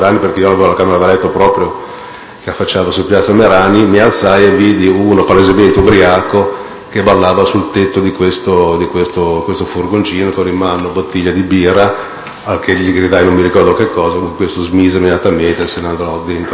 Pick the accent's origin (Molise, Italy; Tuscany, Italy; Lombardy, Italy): Tuscany, Italy; Portoferraio; born there; now in Lumarzo, Italy; Sono nato a Portoferraio il 2 settembre 1951. Risiedo a Lumarzo.